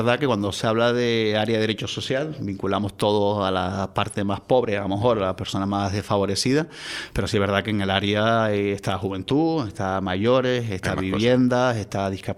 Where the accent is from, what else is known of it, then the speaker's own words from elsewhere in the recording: La Laguna, Canary Islands, Spain; born there; No, yo siempre digo, soy de La Laguna, de cuna.